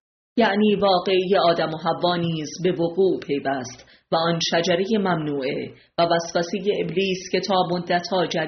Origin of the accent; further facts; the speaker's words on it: Sangsar, Semnan, Iran; born there; این مکاشفه از دوران کودکی در کوههای دازگاره و بلکه قبل از آن از کوه الله صفه در مقابل خانه زادگاهم در سنگ سر آغاز شده بود